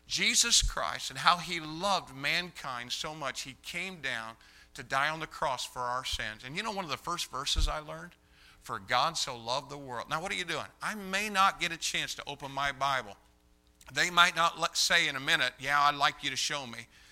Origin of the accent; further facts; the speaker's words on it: Brazil, Indiana, United States; also born or lived in Greencastle; when I was a five-year-old boy, we moved from Greencastle to Brazil, Indiana.